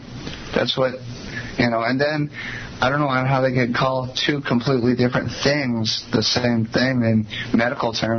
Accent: New York, United States; born there; Well, let's see. I lived in New York. I was born in New York.

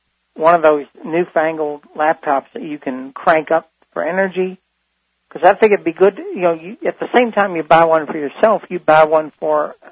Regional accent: Memphis, Tennessee, United States; originally I'm from Memphis, but I moved back.

